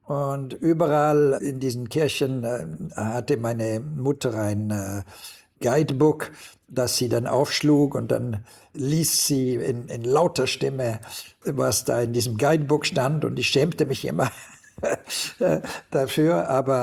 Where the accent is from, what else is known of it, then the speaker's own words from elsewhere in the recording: Basel, Basel-Stadt, Switzerland; denn ich bin in Basel geboren und aufgewachsen.